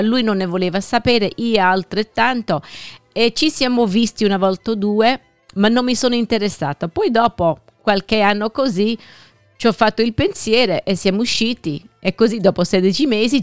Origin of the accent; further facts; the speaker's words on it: Sicily, Italy; accent: Sicilian; Come no, il mio siciliano è un siciliano doc, bravo, bravo, come tutti gli siciliani.